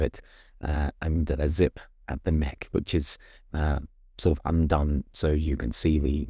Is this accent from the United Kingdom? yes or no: yes; United Kingdom; I would say that I would identify myself as white British.